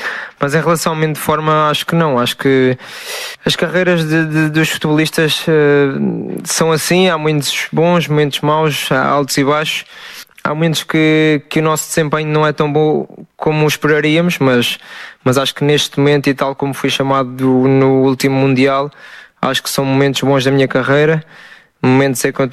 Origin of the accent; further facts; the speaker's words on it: Portugal; Não, quando não estou, sou português, sou um adepto